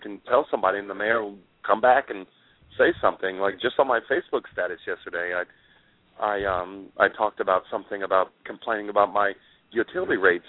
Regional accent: Nashville, Tennessee, United States; born there; Well, I was born in Nashville, so.

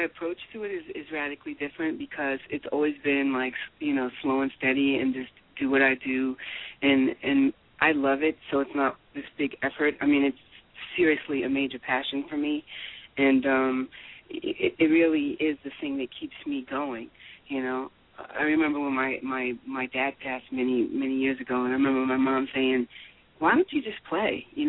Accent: New York, United States; also born or lived in Queens, New York, United States; Well, I'm a New Yorker, native New Yorker, born and raised. I was born in Queens, actually, and raised between Long Island, New Rochelle, Mount Vernon, and Brooklyn, East New York, and Harlem

